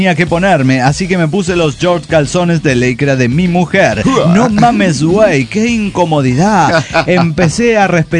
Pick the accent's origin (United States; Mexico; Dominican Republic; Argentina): Mexico; Guadalajara, Jalisco; de Guadalajara, Jalisco, México.